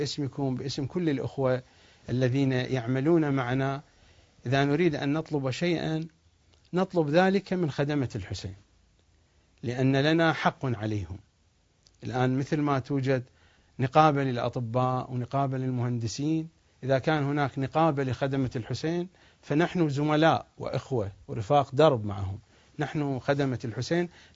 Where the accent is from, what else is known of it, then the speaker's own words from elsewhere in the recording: Iraq; accent: Iraqi; فمثل ما نقول بلهجتنا العراقية يعني أحسن من ماكو،